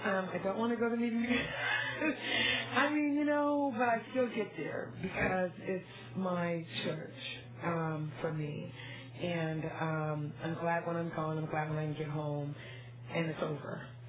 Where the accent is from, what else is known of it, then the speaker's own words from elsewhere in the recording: Monrovia, California, United States; from Monrovia near Arcadia.